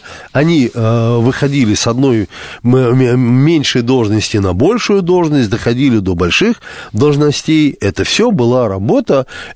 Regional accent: Germany; я в детство провел в Германии.

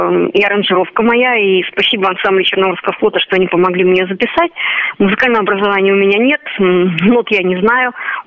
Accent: Greece; такой греческой деревни, которая сожжена была, откуда я родом.

